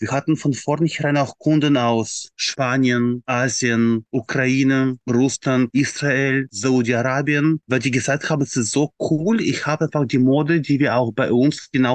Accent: Frankfurt, Hesse, Germany; Wir sagten, nee, wir kommen aus Frankfurt.

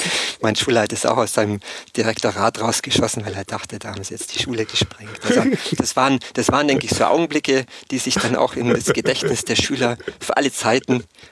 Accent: Bavaria, Germany; im Dorf, wo ich herkomme, im Allgäu in Terkirchdorf

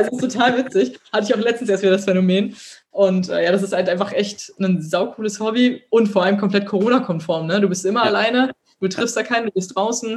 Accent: Berlin, Germany; ich komme aus Berlin, ich habe eine große Fresse

